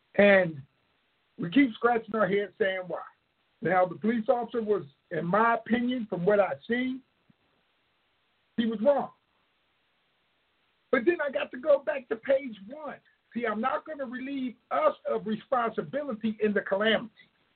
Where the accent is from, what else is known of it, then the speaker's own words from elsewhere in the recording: Harrisburg, Pennsylvania, United States; whether you're in my hometown, Harrisburg, Pennsylvania, Holler, PA, or wherever you're